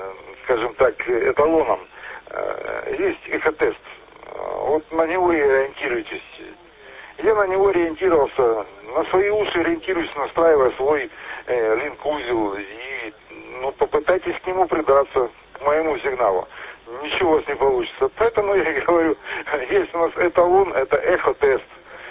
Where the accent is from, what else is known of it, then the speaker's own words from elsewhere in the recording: Donbas, Ukraine; Ну, если что, я с Донбасса.